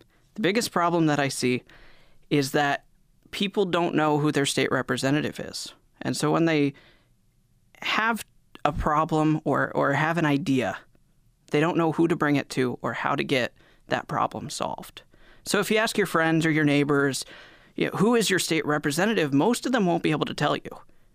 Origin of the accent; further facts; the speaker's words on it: Ohio, United States; also born or lived in Alma, Michigan; Well, I was born in Alma, and then I grew up a lot in Ohio.